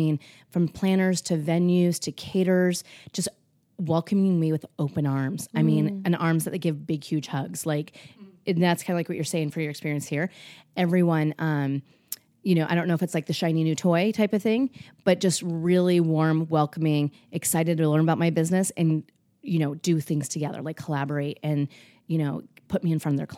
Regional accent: Wyoming, United States; I'm originally from Wyoming. Like you never meet a stranger when you're from Wyoming.

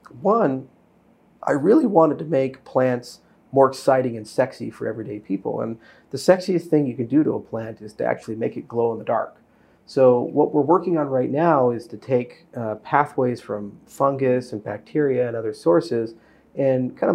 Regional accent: Hawaii, United States; moved away; also born or lived in Colorado / Wyoming; I grew up in Hawaii before I moved to Colorado and Wyoming. And there it was great because you have orchids growing in your backyard.

